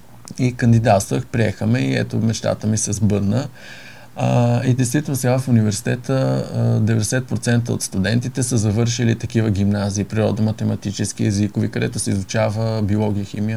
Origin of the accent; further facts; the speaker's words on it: Montana, Montana Province, Bulgaria; Да, също съм от Монтана.